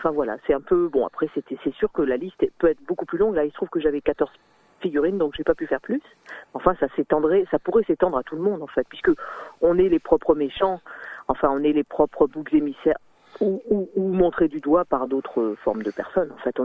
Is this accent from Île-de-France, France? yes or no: no; Crest, Auvergne-Rhône-Alpes, France; moved away as an adult; now in Nantes, France; Parce que je suis née à Cré, donc j'ai passé 30 ans de ma vie dans la Drôme. Il se trouve que maintenant j'ai déménagé à Nantes, ça fait maintenant une dizaine d'années. Je suis partie de la Drôme il y a à peu près 15 ans.